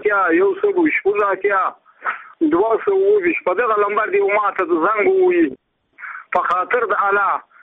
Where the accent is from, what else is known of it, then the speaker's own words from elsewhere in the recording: Badghis, Afghanistan; زه په خپل د بادغیس ولایت یم.